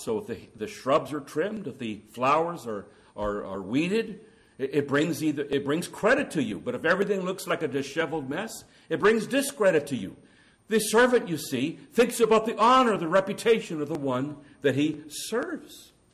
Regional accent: India; As I was growing up in India in my younger years

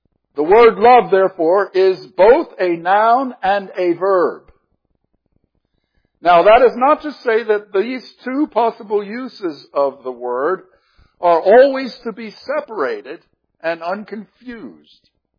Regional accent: Philadelphia, Pennsylvania, United States; born there; I was born in the Jewish hospital of Philadelphia, Pennsylvania, the city of brotherly love.

